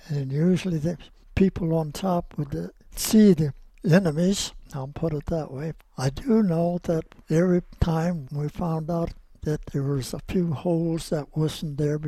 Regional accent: Anamosa, Iowa, United States; Born and raised there, of course.

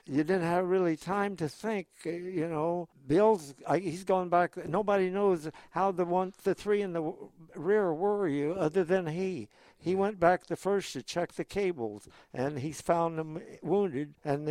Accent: United States; I'm thankful that I'm an American.

